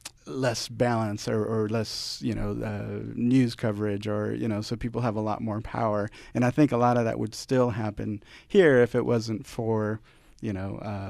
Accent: El Salvador; from El Salvador. And I was born in a small village.

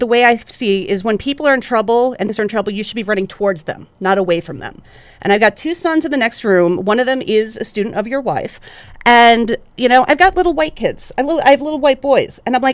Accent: New York City, New York, United States; I grew up in New York in the bad old days, in the 80s and the 90s.

